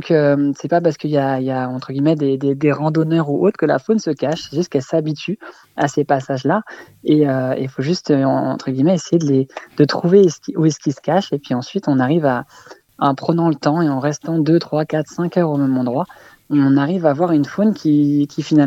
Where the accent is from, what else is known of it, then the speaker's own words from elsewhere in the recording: Brittany, France; moi je suis natif de Bretagne, donc on a tourné ce film en Bretagne